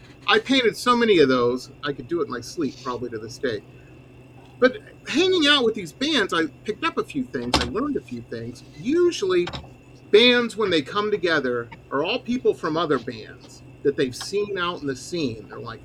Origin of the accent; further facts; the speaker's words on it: Detroit, Michigan, United States; I grew up in Detroit back in the 80s, a long time ago, when they were closing all the factories and whatnot.